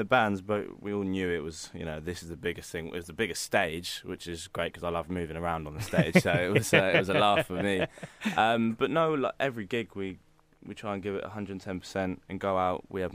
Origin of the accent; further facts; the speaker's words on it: Portsmouth, South East England, United Kingdom; born there; because it was obviously being a hometown festival, because I was born in Portsmouth.